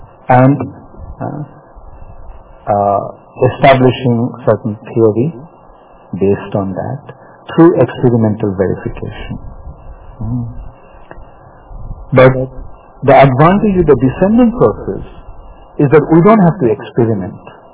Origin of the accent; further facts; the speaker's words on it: India; I was born in India and I've been brought up in India.